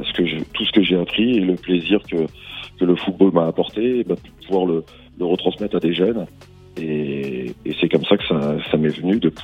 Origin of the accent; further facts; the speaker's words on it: Tours, Centre-Val de Loire, France; Tours, parce qu'on est originaire de Tours. J'ai commencé à Tours